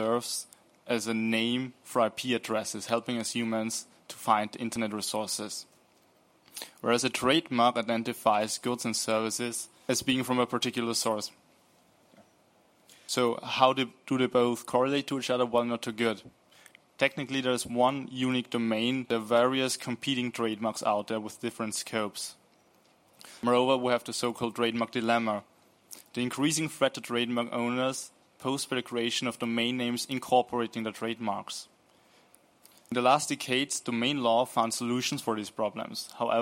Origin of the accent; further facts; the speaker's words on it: Austria; I studied law. I'm from Austria